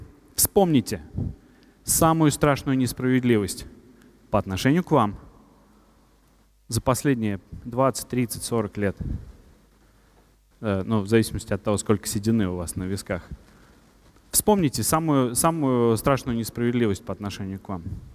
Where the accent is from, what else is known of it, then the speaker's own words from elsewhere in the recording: Moscow, Russia; мы оба москвичи, оба выпускники МГУ